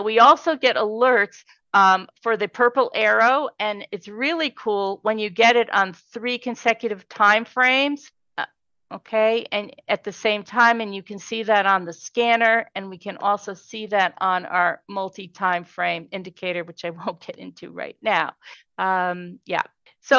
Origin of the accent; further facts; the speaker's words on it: Canada; as a Canadian, you can get TradeStation.